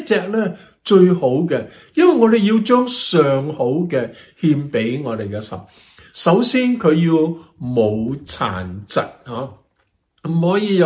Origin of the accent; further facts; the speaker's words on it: China; 我们中国人很喜欢杀鸡还神